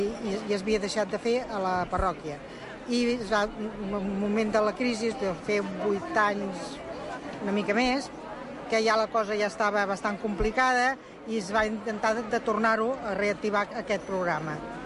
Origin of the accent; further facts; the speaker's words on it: Sabadell, Catalonia, Spain; Vinc de Sabadell, que és de la diòcesi de Terrassa. Estic a la parròquia de Sant Josep de la Concòrdia.